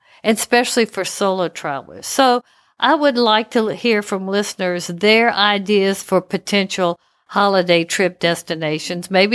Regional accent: Louisiana, United States; And I'm from Louisiana, and we love all that Mardi Gras feel to anything.

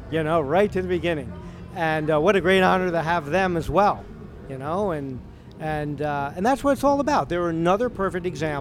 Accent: Woodbridge, New Jersey, United States; Yes, I did. Woodbridge, Avenel.

